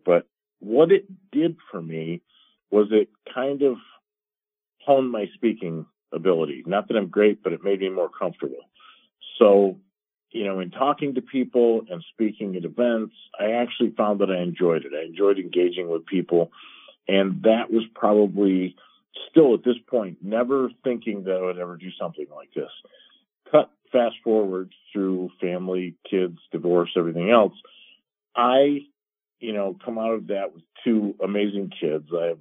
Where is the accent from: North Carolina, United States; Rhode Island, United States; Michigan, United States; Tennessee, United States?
Michigan, United States; Detroit; I had started out outside of Detroit. I was born in Detroit, put up for adoption.